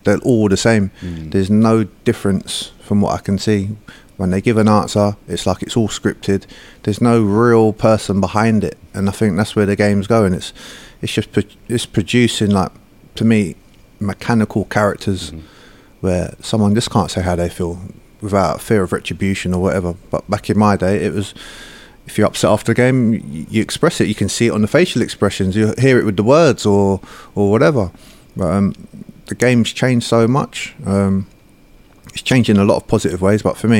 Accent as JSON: {"language": "English", "town": "Shepherd's Bush", "region": "London", "country": "United Kingdom", "said": "From my background, I'm from Shepherd's Bush, so it's full of characters anyway"}